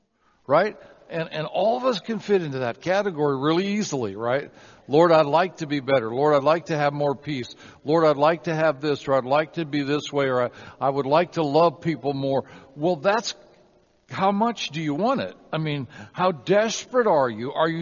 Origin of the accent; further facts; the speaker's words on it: Ireland; that's just because I'm Irish.